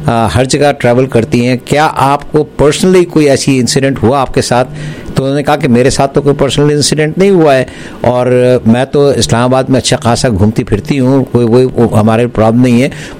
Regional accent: Canada; क्योंकि हम कैनेडियन हैं और कनाडा में रहते हैं

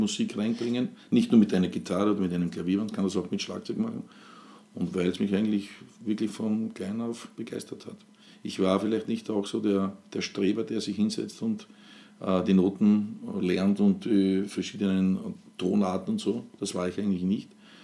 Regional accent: Burgenland, Austria; was man auch bei uns im Burgenland. Im Burgenland war eigentlich nie dieses Bundesland

